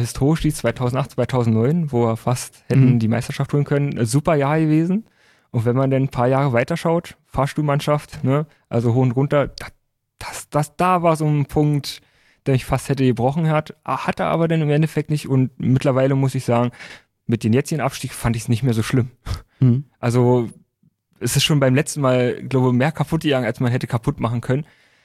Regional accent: Tangermünde, Saxony-Anhalt, Germany; now in Magdeburg, Germany; Genau, also ursprünglich aus Tangermünde, schöne Kaiser- und Hansestadt. Ja, fast Hauptstadt geworden, muss ich erwähnen.

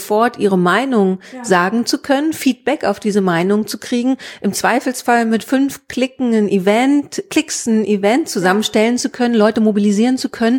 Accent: Berlin, Germany; ich komme aus Berlin.

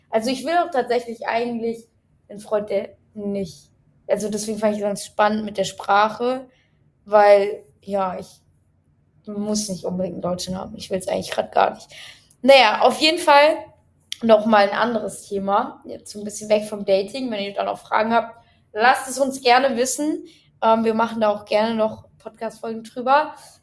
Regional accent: Germany; Ja, ist auch am Anfang, gerade als Deutscher

